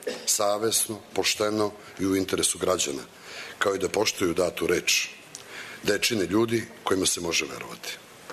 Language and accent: Serbian; Serbia; Mi smo iz Srbije.